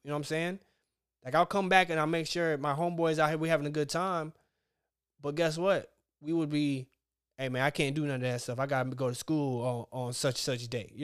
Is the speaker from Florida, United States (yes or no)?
yes; Tallahassee, Florida, United States; We growing up in Tally, I can tell you for a fact, shit ain't sweet there either.